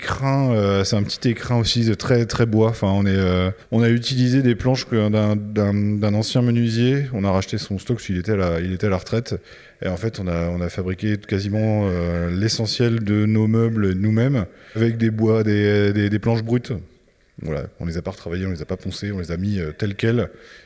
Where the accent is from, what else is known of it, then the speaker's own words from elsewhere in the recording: Château-Gontier, Pays de la Loire, France; born there; Je suis né à Château-Gontier. Donc c'est un territoire que je connais bien.